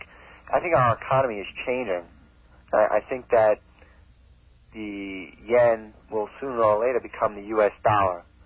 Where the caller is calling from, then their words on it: Kokomo, Indiana, United States; Lakefront Kokomo.